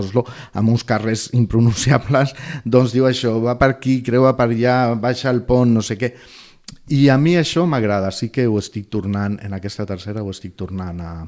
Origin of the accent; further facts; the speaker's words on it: Barcelona, Catalonia, Spain; now in Sitges, Spain; perquè jo soc de Barcelona, uh-huh. He estiuejat molt temps aquí, però vaig vindre a viure aquí a Sitges per qüestions familiars fa 4 anys.